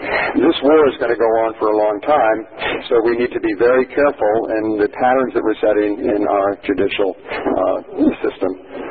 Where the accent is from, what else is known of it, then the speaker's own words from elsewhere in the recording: Boston, Massachusetts, United States; First, I am a Red Sox fan. I grew up in Boston.